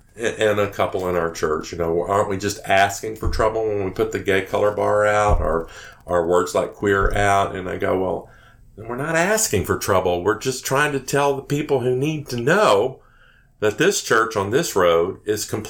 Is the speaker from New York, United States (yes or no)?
no; Texas, United States; now in New Jersey, United States; I'm from Texas.